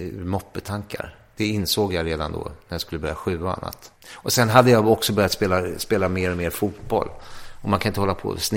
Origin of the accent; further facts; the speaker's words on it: Hagsätra, Stockholm County, Sweden; Ja, men jag ordnade till mig när vi flyttade då från Hagsätra när jag skulle börja sjuan. Då har man ju jag hade ju min identitet då i Hagsätra, och sen flyttade vi in till Södermalm.